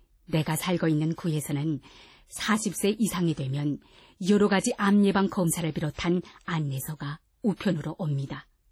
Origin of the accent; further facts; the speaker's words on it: North Korea; 내가 북조선에서 왔으니 특별한 사람들만 치료를 받을 수 있는 병원으로 데려온 것이고